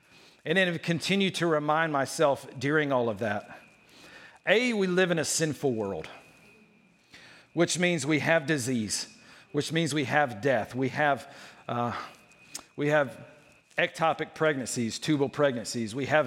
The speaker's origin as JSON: {"language": "English", "region": "Mississippi", "country": "United States", "lives_now": "Illinois, United States", "said": "We're from Mississippi originally. Don't judge me. I haven't been there in 19 years. But that's where my wife and I are from. And God moved us to Illinois."}